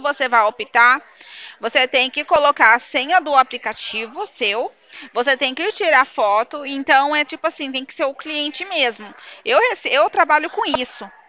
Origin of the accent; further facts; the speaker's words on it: Araras, São Paulo, Brazil; da cidade de Araras